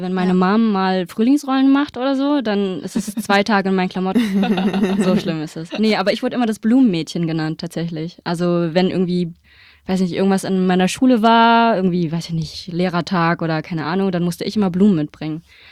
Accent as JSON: {"language": "German", "region": "Berlin", "country": "Germany", "tie": "born or raised there", "said": "Ich bin hier in Berlin aufgewachsen"}